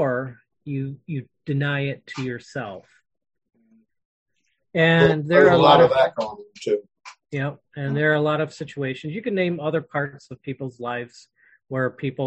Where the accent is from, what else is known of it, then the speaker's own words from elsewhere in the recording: Sterling Heights, Michigan, United States; I grew up in Sterling Heights, and her experiences were all in Sterling Heights.